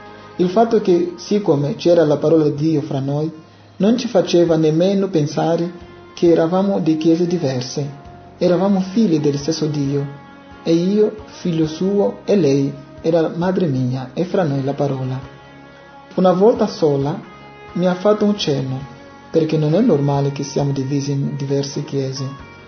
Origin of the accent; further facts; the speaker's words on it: Angola; also born or lived in Luanda; dell'Angola. Sono nato a São Remo, ma ho poi vissuto a Luanda, la capitale.